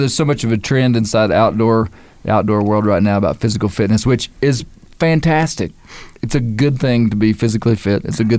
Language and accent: English; Arkansas, United States; I'm from Arkansas, and the Ozarks kind of the mule epicenter of North America